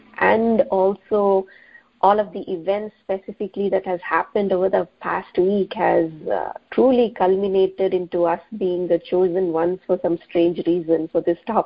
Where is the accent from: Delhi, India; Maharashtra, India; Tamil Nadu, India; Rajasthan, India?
Tamil Nadu, India; Coimbatore; moved away as an adult; now in United States; I'm originally from Coimbatore in India. I came here to the U.S. for my master's program in Boston.